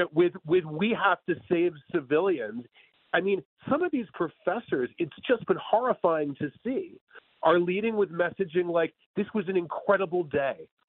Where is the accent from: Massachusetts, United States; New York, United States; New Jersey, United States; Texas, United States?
New York, United States; New York City; You know, I'm Jewish and from New York City.